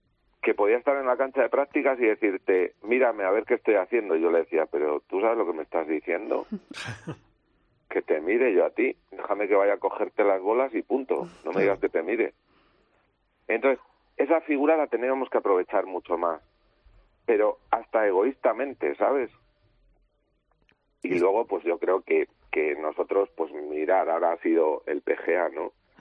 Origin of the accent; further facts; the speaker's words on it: Cantabria, Spain; ¿Vosotros sabéis como cántabro cómo me siento?